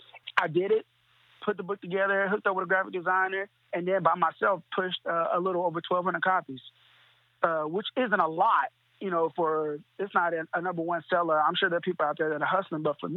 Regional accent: Tulsa, Oklahoma, United States; I grew up in North Tulsa, bro.

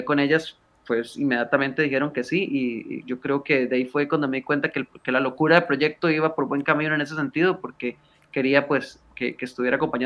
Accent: Costa Rica; perdón que hable así como muy tico

